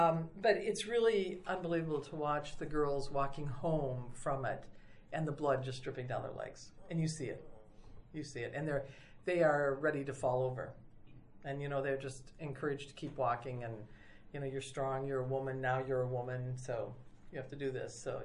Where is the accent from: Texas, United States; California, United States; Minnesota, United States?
Minnesota, United States; I come from Minnesota. We have the largest Somali group.